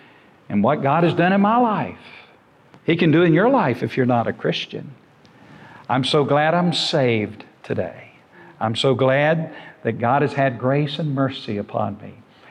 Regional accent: Georgia, United States; also born or lived in Vienna, Georgia; I was born in Vienna, Georgia, and I was raised on a farm in Crisp County, Georgia.

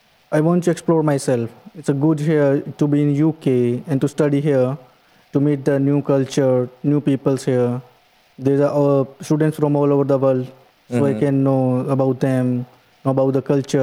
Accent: Haryana, India; English is a second language; I'm from Haryana.

